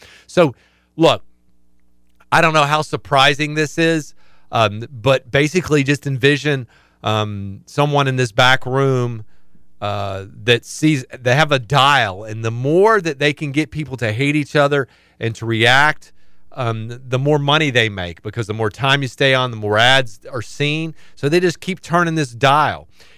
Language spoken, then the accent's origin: English; Fort Pierce, Florida, United States; I grew up in Fort Pierce.